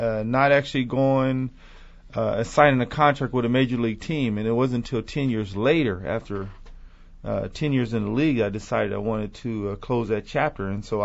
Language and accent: English; San Diego, California, United States; And so when we were raised in San Diego, I mean, that was something that we did on Sunday was go to church.